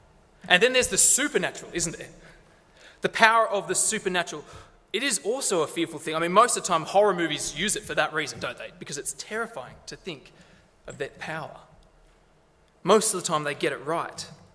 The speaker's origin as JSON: {"language": "English", "town": "Lithgow", "region": "New South Wales", "country": "Australia", "said": "I come from Lithgow, and the closest thing to a beach there is a canal."}